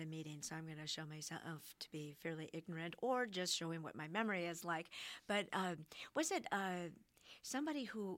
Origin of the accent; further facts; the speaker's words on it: Milwaukee, Wisconsin, United States; But I think I grew up in the Milwaukee area, so I used to go, and it was a big treat when I was a little kid to go out to Mitchell Field and watch the planes take off.